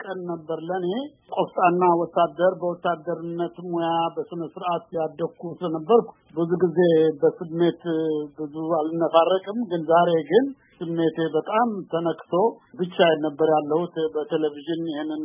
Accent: Eritrea; ኤርትራ ተመለስኩ። ያ ደሞ ልዩ ስሜት ነበር። ምክንያቱም ከ18 አመት በኋላ እንደገና ጁኒየር ቦክሰር ሆኜ ያደኩበት ሀገር

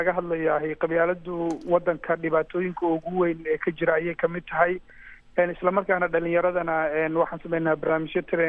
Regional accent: Mogadishu, Banaadir, Somalia; moved away; waqtigii caruur aan korayay magaalada Muqdisho aan ku koray, kadib waxaan nasiib fursad u helay inaan waddamada dibadda oo muddo kusoo noolaado

